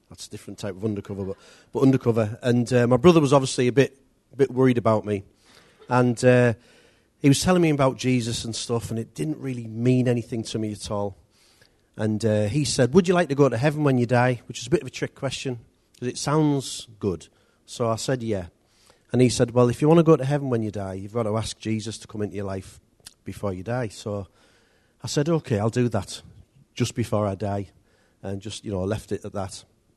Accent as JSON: {"language": "English", "town": "Middlesbrough", "region": "North East England", "country": "United Kingdom", "tie": "born or raised there", "said": "I was brought up in Middlesbrough, brought up in an ordinary home. We never went to church or anything like that."}